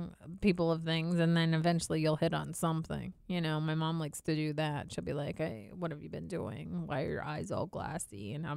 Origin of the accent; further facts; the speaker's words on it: New England, United States; and I'm from New England